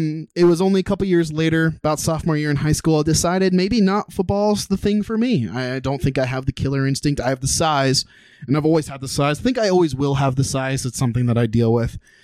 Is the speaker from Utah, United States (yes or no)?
yes; Utah, United States; I also was raised in Southern Utah. I never bounced around. I was born and raised in the Red Desert.